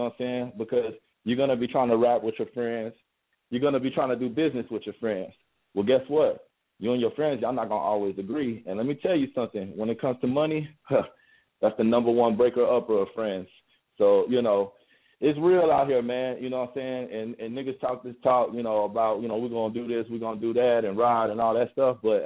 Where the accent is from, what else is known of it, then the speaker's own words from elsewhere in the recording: Texas, United States; I'm not from Atlanta, bro. You know what I'm saying? Like, I'm from Texas, bro. You know, that's where I'm from, bro.